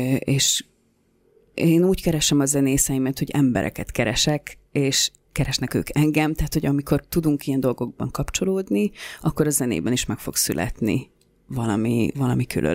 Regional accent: Tata, Komárom-Esztergom, Hungary; Tatán, ugye ahonnan származom

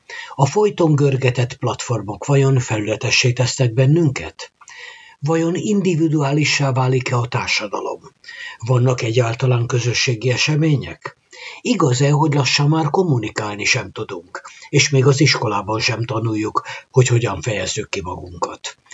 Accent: Budapest, Hungary; Én Budapesten születtem, itt nőttem föl, ennél kisebb településen apró nyaralásokat kivéve sose voltam.

